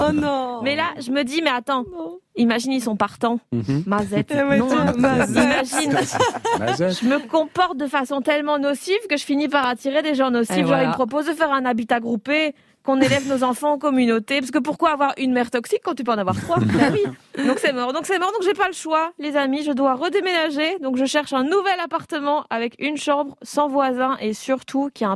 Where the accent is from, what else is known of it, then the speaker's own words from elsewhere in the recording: Belgium; je suis belge